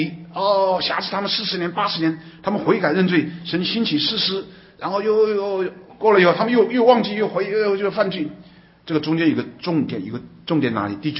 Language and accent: Chinese; Taiwan; 我们小的时候在台湾呢